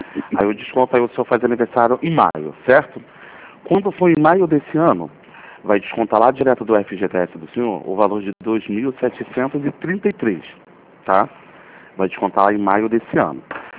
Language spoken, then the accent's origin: Portuguese; Paraíba, Brazil; now in Rio de Janeiro, Brazil; Não, sou da Paraíba. Mas eu sou daqui do Rio, falo aqui do Rio, de Madureira.